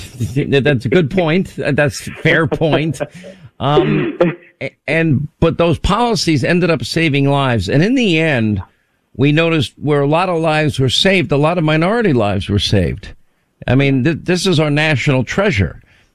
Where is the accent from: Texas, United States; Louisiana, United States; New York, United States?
New York, United States; born there; also born or lived in Rhode Island / California / Georgia; Remember, I was born in New York. I lived in Rhode Island for 5 years, California 5, Alabama 2, Georgia 4.